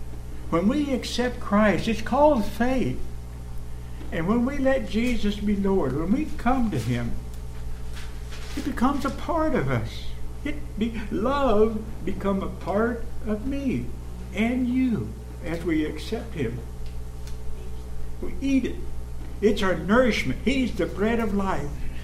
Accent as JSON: {"language": "English", "country": "United States", "tie": "born there", "said": "But I was born in the United States, you know"}